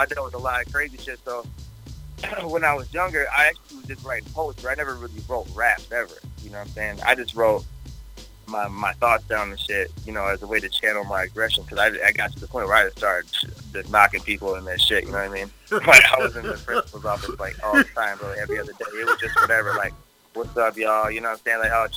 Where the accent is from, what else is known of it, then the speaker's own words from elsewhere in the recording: Massillon, Ohio, United States; I'm down from Maslin, back, you know, by Canton and shit down there in Ohio.